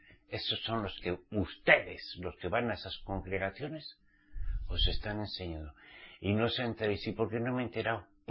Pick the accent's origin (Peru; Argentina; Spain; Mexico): Spain; Pamplona, Navarre; yo soy vasco navarro de Pamplona. Para que entiendan. Pero ya salí de Egipto, de Pamplona. Y no vuelvo a Pamplona.